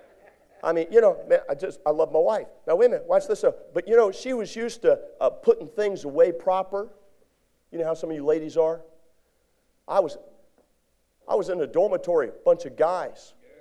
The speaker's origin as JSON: {"language": "English", "region": "Maryland", "country": "United States", "said": "I'm from Maryland, so I was a Maryland ham."}